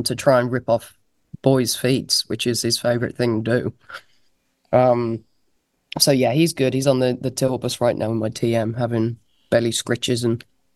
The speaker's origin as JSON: {"language": "English", "region": "West Midlands", "country": "United Kingdom", "tie": "born or raised there", "said": "I'll be either where I grew up in the West Midlands or in London with my dad."}